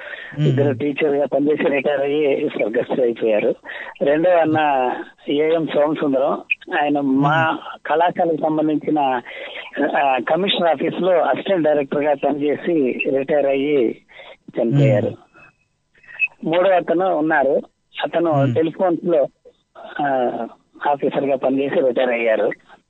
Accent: Srikalahasti, Andhra Pradesh, India; నా చిన్నతనం అంతా శ్రీకాళహస్తిలోనే.

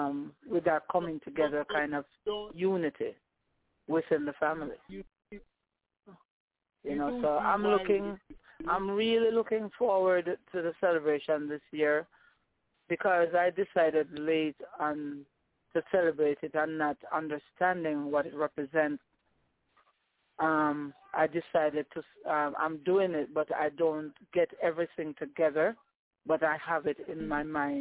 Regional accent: Jamaica; So growing up in Jamaica, it was a day where persons would just go to this.

